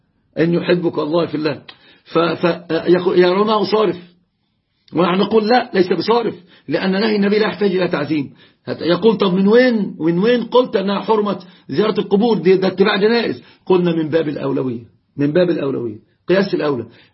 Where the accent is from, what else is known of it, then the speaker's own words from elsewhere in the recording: Egypt; يا رجل، عندنا في مصر يعني رجل بيتكلم على العقبة الكؤود